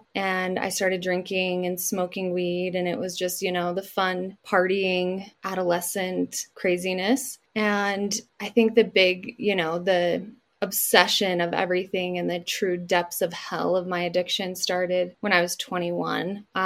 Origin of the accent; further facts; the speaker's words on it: Utah, United States; born and raised in Utah. I still live here.